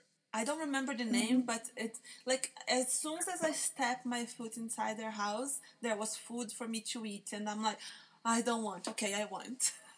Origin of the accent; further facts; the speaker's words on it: Brazil; English is a second language; now in United States; I'm from Brazil originally